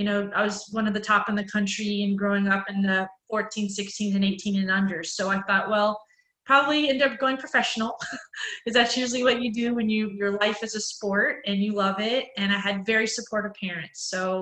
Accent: Memphis, Tennessee, United States; So I did, as a child, I grew up in Memphis, Tennessee. At the age of 5, I learned how to play tennis.

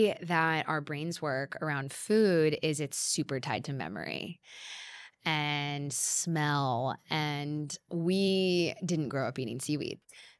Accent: England, United Kingdom; We're all English. England.

